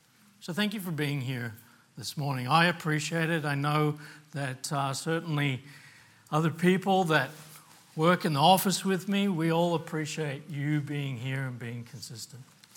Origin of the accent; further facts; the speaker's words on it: Bisorio, Papua New Guinea; When I was growing up in Papua New Guinea, we lived in a village called Bisorio. It was a remote village, about probably an hour and a half by small plane to the nearest town.